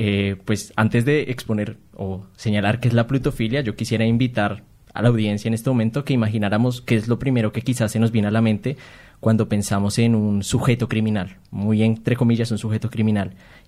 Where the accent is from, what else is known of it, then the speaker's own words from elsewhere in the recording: Colombia; También soy de Colombia, como Germán.